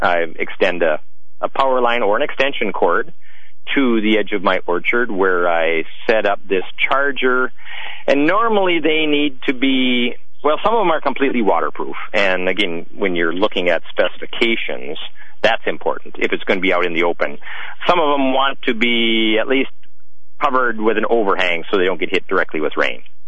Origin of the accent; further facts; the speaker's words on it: Midwest, United States; But I mean, growing up in the Midwest where we had white-tail deer, an 8-foot fence was just barely adequate to keep them out